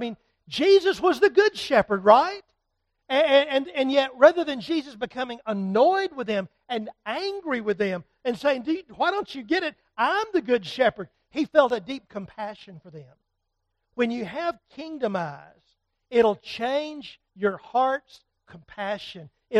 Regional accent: Atlanta, Georgia, United States; When I was a teenager growing up in Atlanta, Georgia, I had a dream job as a teenage boy.

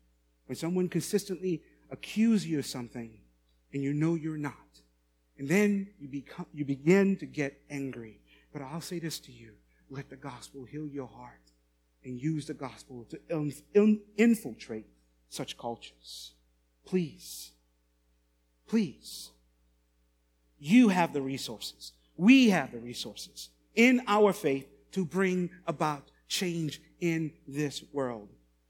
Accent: St. Lucia; I'm the pastor at First Baptist Church of Lockport. I'm from St. Lucia.

